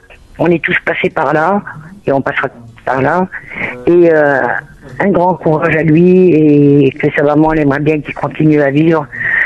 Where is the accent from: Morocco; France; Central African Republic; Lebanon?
France; born there; Je suis née en France, j'ai des papiers français.